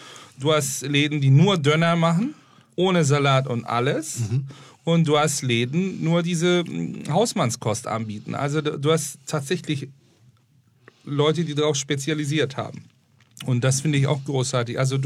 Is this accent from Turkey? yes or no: yes; Aegean coast, Turkey; German is a second language; Also ich bin sehr in Verbindung mit dem Meer aufgewachsen. Auch mein Vater hatte Schiffe und. Ich habe sehr viel Zeit in der Ägäischen Küste verbracht. Mit meinem Großeltern, meine Eltern in Istanbul gearbeitet haben.